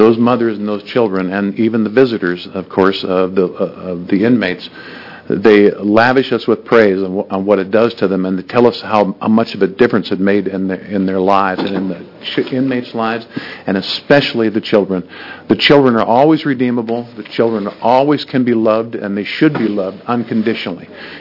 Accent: Wilsonville, Oregon, United States; I'm from Wilsonville, Oregon.

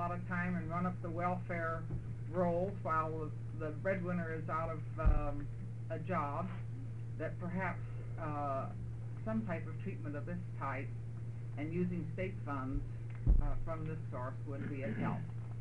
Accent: Lake Oswego, Oregon, United States; from Lake Oswego

